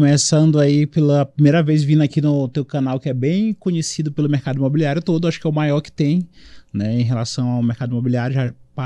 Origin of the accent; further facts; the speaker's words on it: São Luís, Maranhão, Brazil; Sou raiz, São Luís